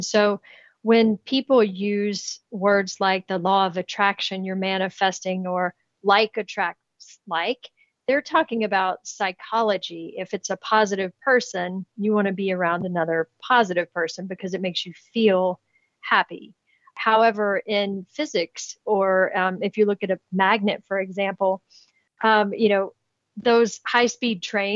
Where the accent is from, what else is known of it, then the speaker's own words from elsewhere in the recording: Kentucky, United States; I'm from Kentucky. We can do all kinds of things.